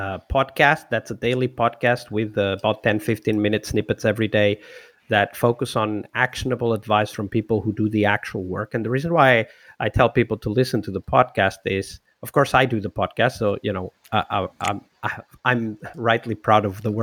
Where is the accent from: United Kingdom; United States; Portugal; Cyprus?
Portugal; English is a second language; I am from Portugal, which is more than 1,000-year-old country.